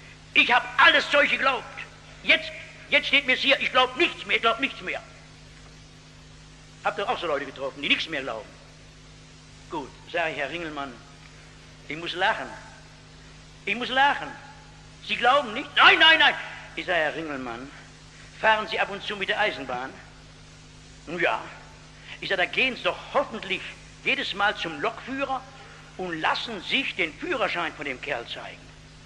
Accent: North Rhine-Westphalia, Germany

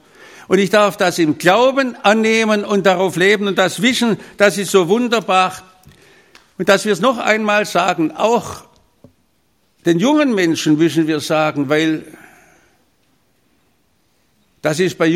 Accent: Stuttgart, Baden-Württemberg, Germany; Ich muss ja immer lachen als Stuttgarter

